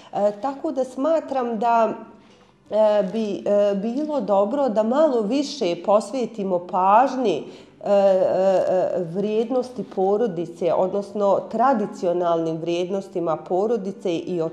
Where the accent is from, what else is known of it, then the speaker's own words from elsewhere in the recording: Zenica, Federation of Bosnia and Herzegovina, Bosnia & Herzegovina; also born or lived in Brčko; Nakon par godina, otac je rođeni Zeničanin, on se ponovo vratio u Zenci, a i mi zajedno s njim. I otac sam ja ovdje u Zenci, živim, radim, studiram